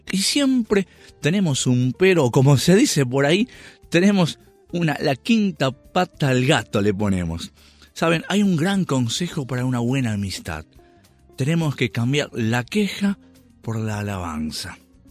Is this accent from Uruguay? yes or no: yes; Uruguay; yo soy uruguayo